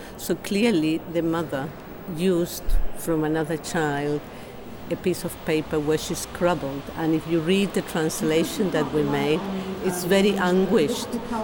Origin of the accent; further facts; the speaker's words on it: Chile; now in Northern Ireland, United Kingdom; I'm from Chile originally and live in Northern Ireland.